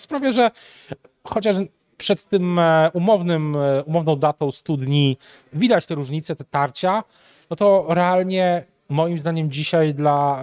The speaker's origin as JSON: {"language": "Polish", "town": "Kraków", "region": "Lesser Poland", "country": "Poland", "said": "jestem też z Krakowa"}